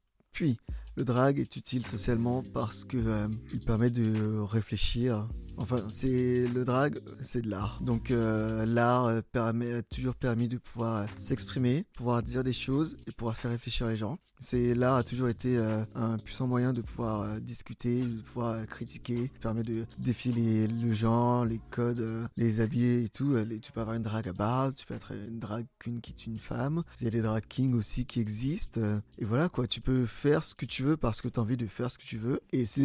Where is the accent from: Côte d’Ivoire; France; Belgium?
Côte d’Ivoire; Treichville, Abidjan; also born or lived in Divo; Je suis né en Côte d'Ivoire, dans une ville qui s'appelle Divo, mais j'ai grandi à Trècheville. L'adresse exacte, c'est Avenue 10, rue 25.